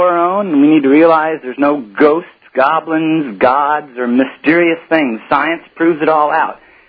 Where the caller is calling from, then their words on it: Eugene, Oregon, United States; No, we've been listening to you for a while, and we're from Eugene.